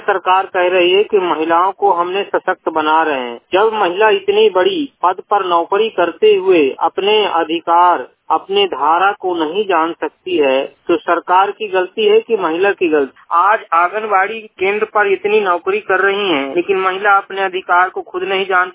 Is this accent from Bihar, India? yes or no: no; Bharaula, Madhya Pradesh, India; ग्राम कोयलारी post भरौला तहसील बांधोगढ़ जिला उमरिया का निवासी